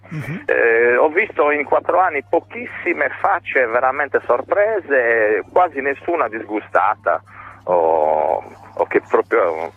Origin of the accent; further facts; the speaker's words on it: Cagliari, Sardinia, Italy; now in Quartu Sant'Elena, Italy; No, sono di Cagliari, ma insomma abito a Quartus, a 5 km da Cagliari.